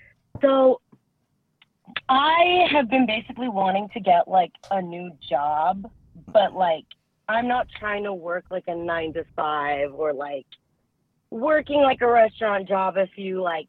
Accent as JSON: {"language": "English", "town": "San Antonio", "region": "Texas", "country": "United States", "said": "I'm from San Antonio."}